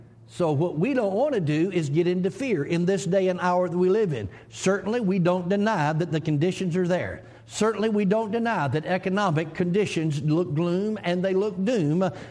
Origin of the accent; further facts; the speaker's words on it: Georgia, United States; just my home state of Georgia, even though I live in Oklahoma now